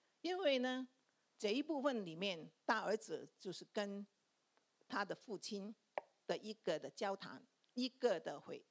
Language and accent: Chinese; China; 其实 我会觉得犹太人跟我们中国人真的有一些、地方在习惯方面、风俗里面是 很接近的。